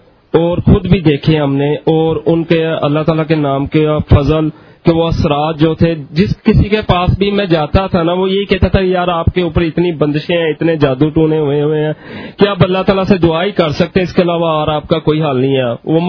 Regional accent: Gujranwala, Punjab, Pakistan; میں گوجرانوالہ سے ہوں

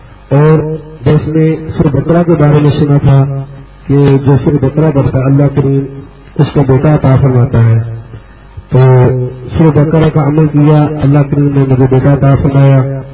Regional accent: Lahore, Punjab, Pakistan; میں لاہور کا رہنے والا ہوں.

